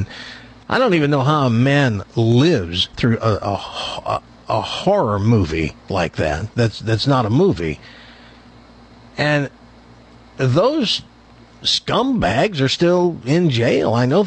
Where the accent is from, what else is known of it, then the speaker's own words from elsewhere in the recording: Tennessee, United States; So I grew up at about a 7 or an 8 because I grew up in Tennessee in a little nothing town